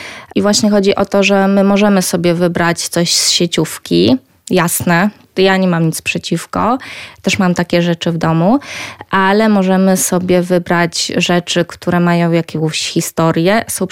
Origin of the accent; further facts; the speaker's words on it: Lublin, Lublin Voivodeship, Poland; tutaj w Lublinie, bo jestem z Lublina